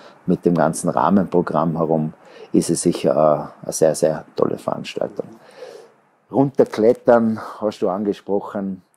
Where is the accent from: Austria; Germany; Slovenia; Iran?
Austria; Die Streif zu gewinnen als Österreicher ist ein Muss